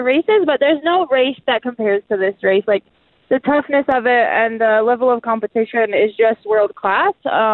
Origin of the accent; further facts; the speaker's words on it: Wyoming, United States; I'm from Bonneret, Wyoming.